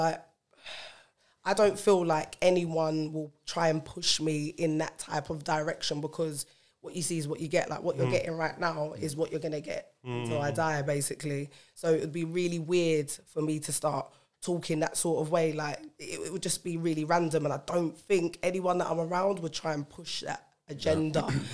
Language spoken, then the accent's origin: English; Jamaica; Like, I'm Jamaican and it's just taken till now, like, that I listen to Bashment.